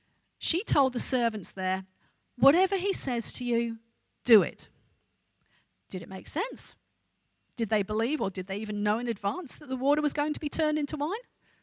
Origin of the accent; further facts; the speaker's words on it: England, United Kingdom; moved away as an adult; Now, I was born in England, and I lived there till I was 32, so I've been used to Queen Elizabeth and the royal family, British royal family, being around all my life.